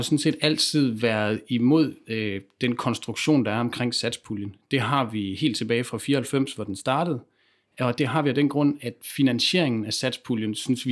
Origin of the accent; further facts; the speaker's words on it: Aarhus, Central Denmark Region, Denmark; Jamen, jeg er egentlig fra Aarhus. Jeg er jo godt nok uddannet økologisk landmand, så der er tit mange, der tænker, at jeg bor langt ude i Vestjylland eller et eller andet, men jeg bor faktisk i Aarhus centrum.